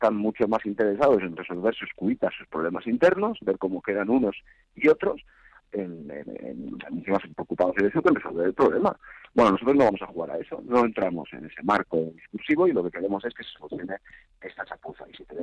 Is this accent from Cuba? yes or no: no; Spain